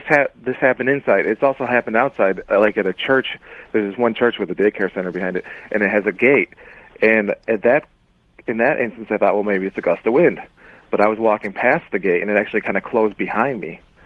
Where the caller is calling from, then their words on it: Buffalo, New York, United States; Buffalo, New York.